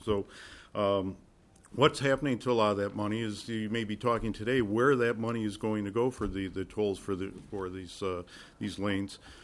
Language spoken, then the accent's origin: English; Chicago, Illinois, United States; I grew up in Chicago. I'm old enough to remember that the tollways were just temporary until they could pay off the investment.